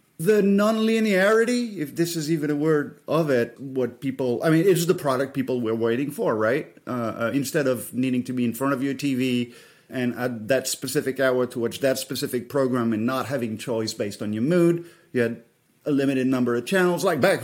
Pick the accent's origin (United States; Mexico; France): France; as I said before, I come from France, and so you'd have Canal Plus